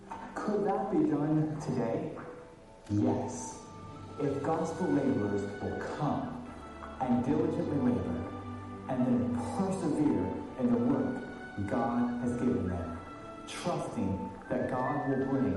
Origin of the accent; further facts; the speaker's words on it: Ireland; Growing up in Ireland as a missionary kid, for me, Ireland is home.